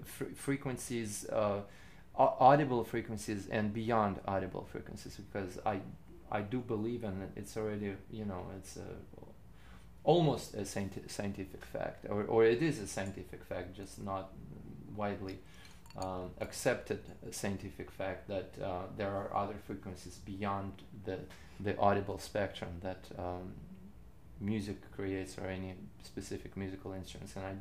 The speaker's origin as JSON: {"language": "English", "country": "Russia", "tie": "born there", "first_language": "Russian", "second_language": "English", "said": "especially considering that I was born in Russia, my first language is Russian, and do I find myself?"}